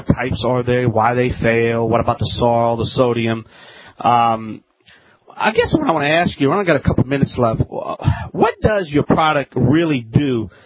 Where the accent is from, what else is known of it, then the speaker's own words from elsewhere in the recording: Louisiana, United States; from the Bayou Land.